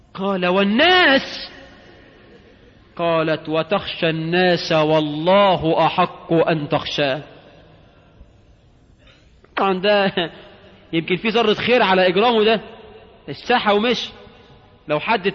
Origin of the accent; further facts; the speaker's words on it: Egypt; لكن بفعلا اللي بتنتقب عندنا في مصر غالبا يعني غالبا بتنتقب لله،